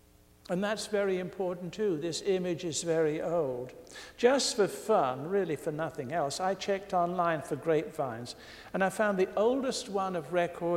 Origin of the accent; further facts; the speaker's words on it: United Kingdom; but I am British, and therefore I have my problems as a cynic. We're born with it, you know.